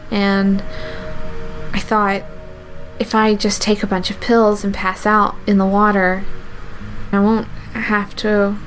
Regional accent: the South, United States; I grew up in the South

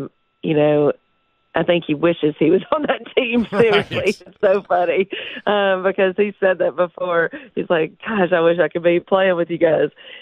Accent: United States; We grew up in Dixon County.

